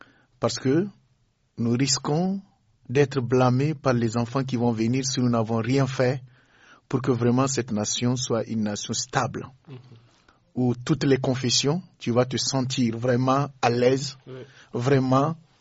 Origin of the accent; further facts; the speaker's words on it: Niger; Nous sommes des Nigériens.